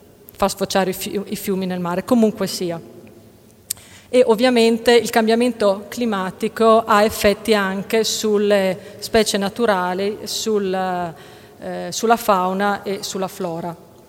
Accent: Bolzano, Trentino-Alto Adige, Italy; io vengo da Bolzano, dall'Alto Adige, da noi ovviamente questo è un problemino che è sentito

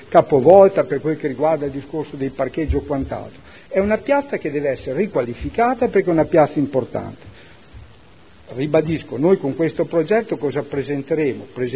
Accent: Modena, Emilia-Romagna, Italy; Io sinceramente come modenese

